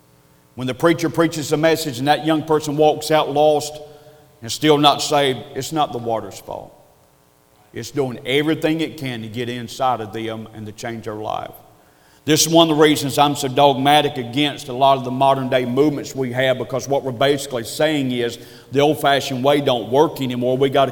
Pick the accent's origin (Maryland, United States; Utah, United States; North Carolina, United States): North Carolina, United States; accent: hillbilly; Years ago, and you can tell by my accent, I have a hillbilly accent from the hills of North Carolina.